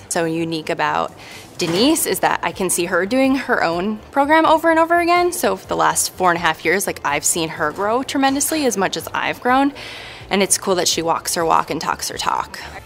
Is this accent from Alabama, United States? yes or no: no; Jersey City, New Jersey, United States; I'm from Jersey City